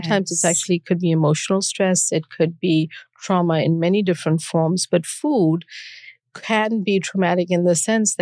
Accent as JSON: {"language": "English", "country": "South Africa", "tie": "born or raised there", "moved": "as an adult", "said": "I grew up during apartheid in South Africa and wow. moved to study here."}